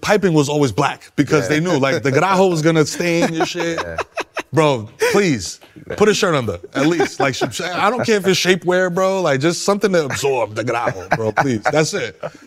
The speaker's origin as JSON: {"language": "English", "town": "New York City", "region": "New York", "country": "United States", "tie": "born or raised there", "said": "growing up, Ecuadorian, Dominican, growing up in New York City as a child of immigrants, bro."}